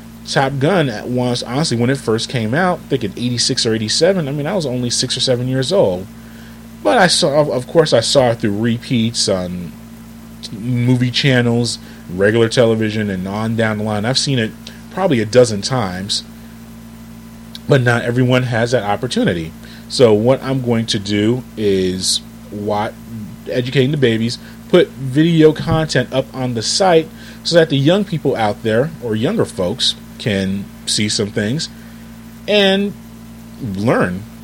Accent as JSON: {"language": "English", "region": "Northeast", "country": "United States", "tie": "born or raised there", "said": "Growing up in the Northeast, I was aware of prep wrestling and even collegiate wrestling."}